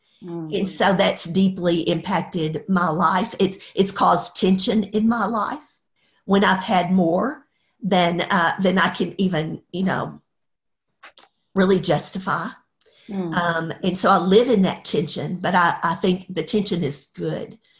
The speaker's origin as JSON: {"language": "English", "town": "Dallas", "region": "Texas", "country": "United States", "tie": "born or raised there", "said": "I grew up in Dallas in Oak Cliff. I don't know if you know Oak Cliff, but a beautiful, wonderful place to live."}